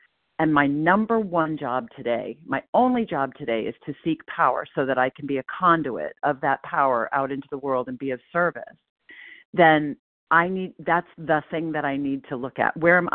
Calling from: Portland, Maine, United States; I'm calling in from Portland, Maine

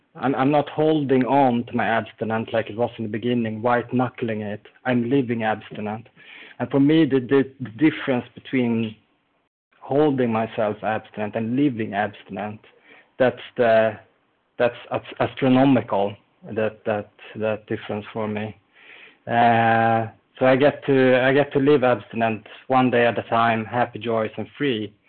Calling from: Sweden; I'm calling from Sweden.

